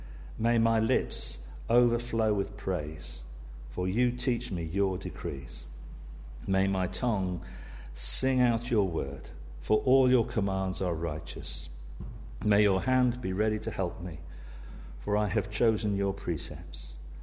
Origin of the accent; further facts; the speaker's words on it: England, United Kingdom; now in Wales, United Kingdom; I'm an Englishman.